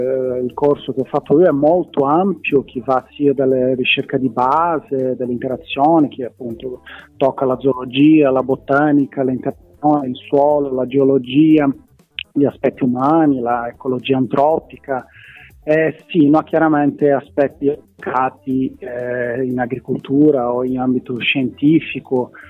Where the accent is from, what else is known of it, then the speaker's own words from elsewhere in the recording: Brazil; moved away as an adult; now in Italy; io appunto mi sono laureato in ecologia in Brasile, sono brasiliano